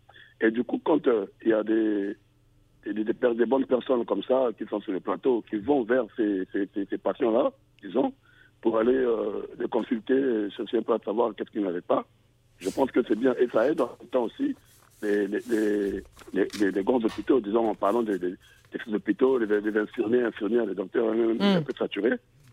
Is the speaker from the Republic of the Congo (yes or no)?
yes; Republic of the Congo; J'étais chez moi au Congo en vacances à Brazzaville.